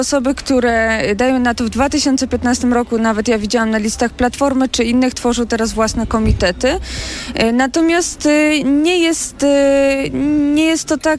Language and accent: Polish; Kobylanka, Lesser Poland, Poland; gościłam go u mnie w mojej rodzinnej miejscowości w Kobylance